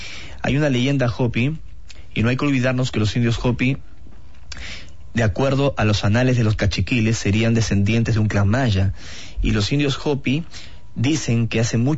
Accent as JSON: {"language": "Spanish", "country": "Peru", "said": "en el Titicaca o en el Cusco, en mi país, en el Perú"}